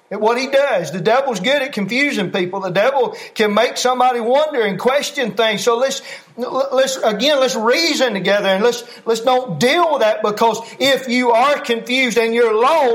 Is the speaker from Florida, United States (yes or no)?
yes; Eglin, Florida, United States; born there; I believe with all my heart I was born in Eglin, Florida, August 23rd, 1978